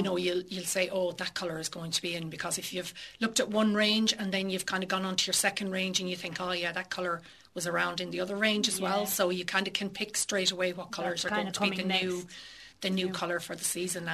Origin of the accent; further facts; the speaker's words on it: Leinster, Ireland; also born or lived in England; now in Roscommon, Ireland; No, I am actually from Offaly.